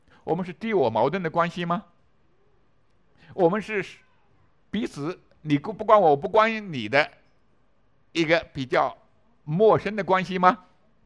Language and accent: Chinese; China; 我跟你中国人更亲近，因为我是中国人，这个你不要怀疑，我是中华人民共和国的公民